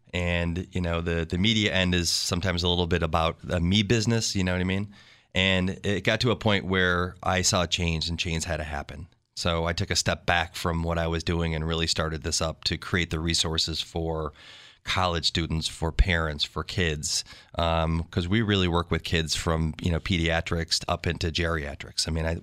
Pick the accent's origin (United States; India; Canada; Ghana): United States; Buffalo, New York; I grew up in South Buffalo and, you know, we grew up in a small neighborhood before social media.